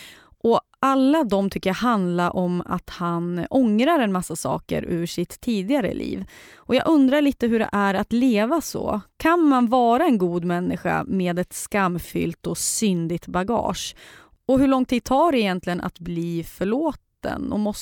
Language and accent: Swedish; Sundsvall, Västernorrland County, Sweden; För jag är också från Sundsvall.